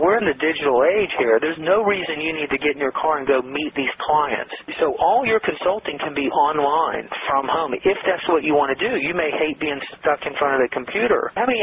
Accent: Atlanta, Georgia, United States; I grew up in Atlanta, Georgia, so Florida is a state right under Georgia.

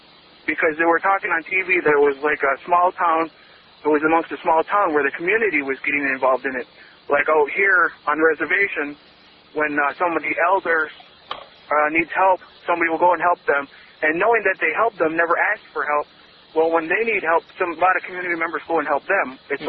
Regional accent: New York, United States; I'm an Indian on a reservation, so we trade amongst each other ever since I was little, we've always traded.

